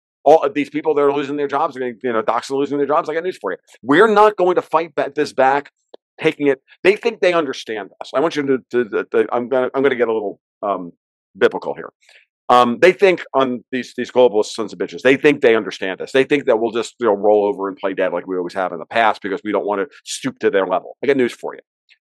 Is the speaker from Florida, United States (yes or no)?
yes; Gainesville, Florida, United States; the killing spree in Gainesville, Florida, my hometown. I was living in Gainesville at the time. I lived north of Gainesville now.